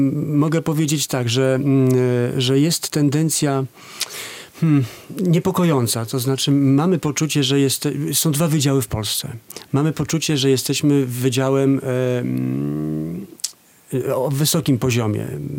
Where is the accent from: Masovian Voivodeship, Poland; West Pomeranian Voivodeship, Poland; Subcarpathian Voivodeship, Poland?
West Pomeranian Voivodeship, Poland; Szczecin; Ja jestem ze Szczecina, stamtąd pochodzę.